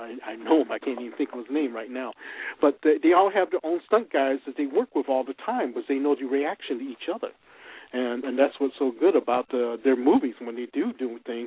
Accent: Los Angeles, California, United States; also born or lived in Denver / Sidney, Nebraska; I was born and raised in Los Angeles. I'm one of the L.A. native, so I've been here almost all my life.

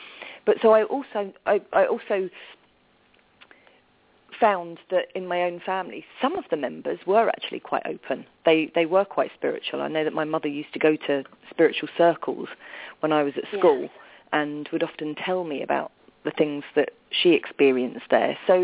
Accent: London, United Kingdom; it wasn't so easy growing up in South London.

